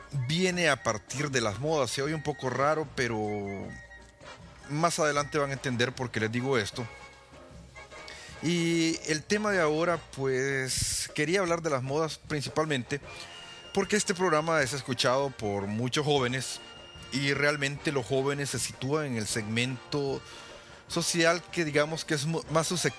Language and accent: Spanish; El Salvador; en mi país, por ejemplo, El Salvador, estamos muy acostumbrados a aparentar lo que en realidad no somos